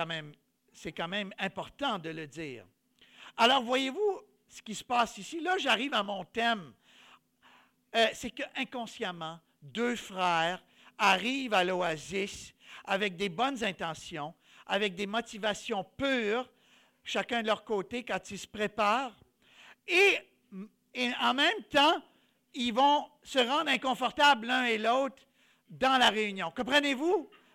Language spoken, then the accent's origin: French; Quebec, Canada; j'ai grandi au Québec, oui, mais mes parents, c'est des immigrants.